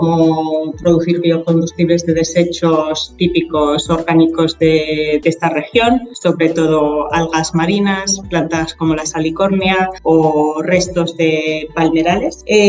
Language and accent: Spanish; Spain; now in Abu Dhabi, United Arab Emirates; soy de España, resido en Abu Dhabi desde hace ya casi una década